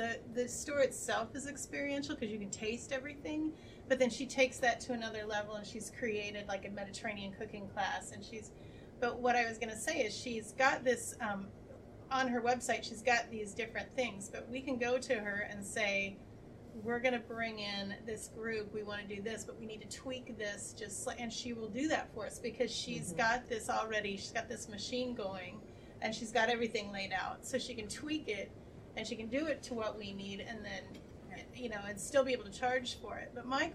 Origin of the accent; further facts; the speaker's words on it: Bloomington, Minnesota, United States; I'm from Bloomington, Minnesota.